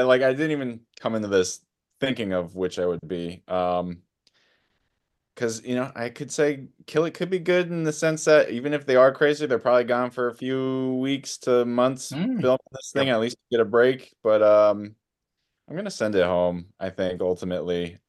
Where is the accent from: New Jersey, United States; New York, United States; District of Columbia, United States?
New Jersey, United States; As you may know, this is my home state and I live near Hoboken.